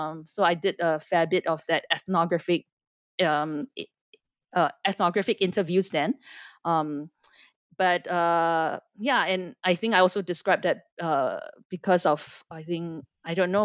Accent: Singapore; I had to explain that, you know, I'm from Singapore, you know, so I'm not really the group of people represented there.

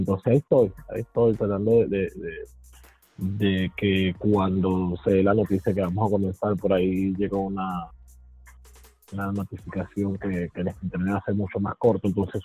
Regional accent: Venezuela; en mi caso, que soy venezolano

